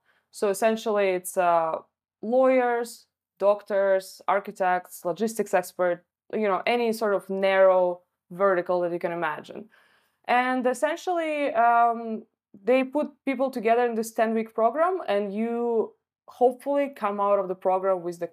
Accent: Russia; English is a second language; moved away as an adult; now in Canada; I moved to Canada from Russia partially because I know that here there are more opportunities for the profession

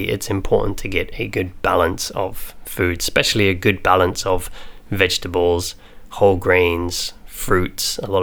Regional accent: United Kingdom; I'm British, so I call it porridge.

